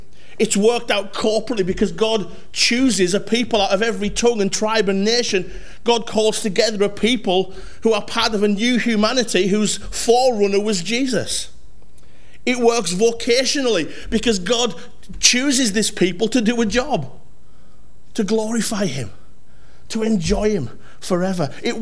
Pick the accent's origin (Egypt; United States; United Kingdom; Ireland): United Kingdom; North West England; when I was growing up in Cumbria, all things meant all things.